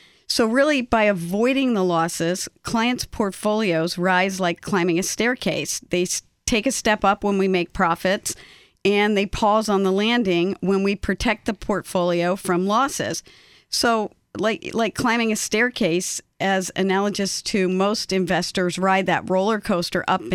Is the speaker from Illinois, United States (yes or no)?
no; Washington, District of Columbia, United States; also born or lived in Montgomery County, Maryland / Howard County, Maryland; Well, I'm a native Washingtonian. I'm a University of Maryland grad, and I've lived in Montgomery County, Howard County, and I currently reside in Northern Virginia.